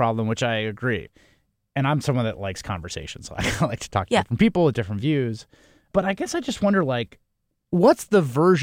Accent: New York City, New York, United States; I grew up in New York City.

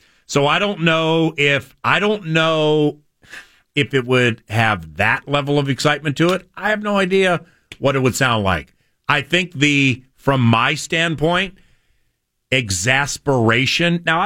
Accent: Washington, District of Columbia, United States; I am from Washington, D.C., so I grew up Billy Kilmer, Charlie Taylor, Ken Houston

